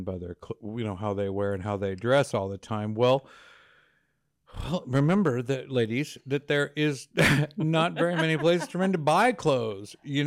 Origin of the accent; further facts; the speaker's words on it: Montgomery, Alabama, United States; I'm, of course, Montgomery is my hometown. I love it out there.